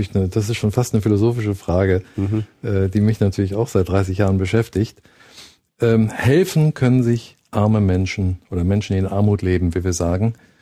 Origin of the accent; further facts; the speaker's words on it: Germany; also born or lived in Cape Town; Ich bin in Deutschland groß geworden, habe studiert hier